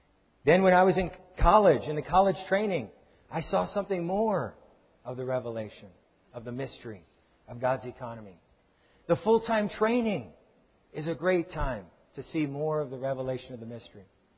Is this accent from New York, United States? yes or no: no; Long Beach, California, United States; I grew up in Long Beach